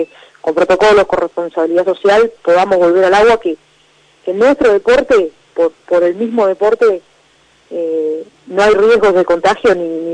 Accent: Concepción del Uruguay, Entre Ríos, Argentina; Yo soy de Concepción del Uruguay.

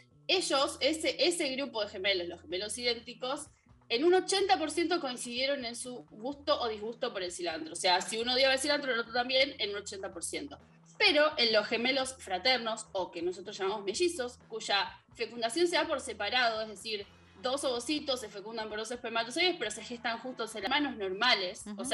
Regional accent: Argentina; Y nosotros en Argentina tenemos la particularidad de que no somos tan latinos en nuestra gastronomía

